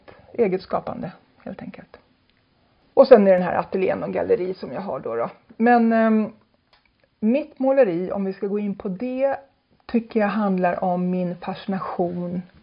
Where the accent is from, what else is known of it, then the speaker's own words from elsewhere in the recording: Järna, Stockholm County, Sweden; now in Tyresö, Sweden; Jag är från Järna.